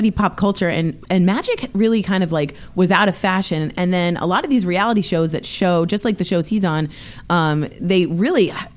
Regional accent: Washington, District of Columbia, United States; That's my street. That's my hometown, baby. That's my hometown.

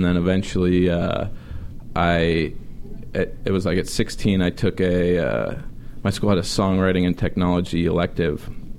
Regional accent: Los Angeles, California, United States; Born and raised right here in L.A.

